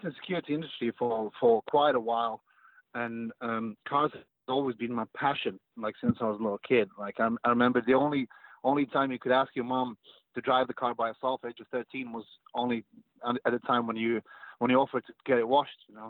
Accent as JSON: {"language": "English", "country": "Latvia", "tie": "born or raised there", "second_language": "English", "moved": "yes", "lives_now": "United Kingdom", "said": "I was born and raised in Latvia, which is in Europe, and most people don't know where it is, and that's fine. It's on the side of Russia, the Baltic states. On a Baltic Sea. However, I've lived for almost 10 years in England, so that's why my accent is pretty mixed"}